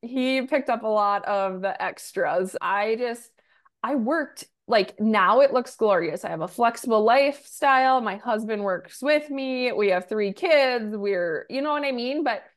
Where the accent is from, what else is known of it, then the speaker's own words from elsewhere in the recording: Minnesota, United States; I'm from Minnesota